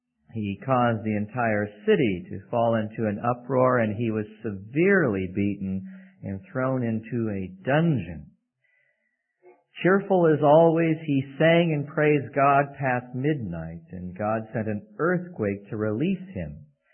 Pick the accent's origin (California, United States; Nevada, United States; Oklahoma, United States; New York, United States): California, United States; Los Angeles; now in Dubuque, United States; I'm now residing in Dubuque, Iowa. I'm from the Los Angeles area, actually, and I occasionally remind myself of how nice the winters can be in localities such as that.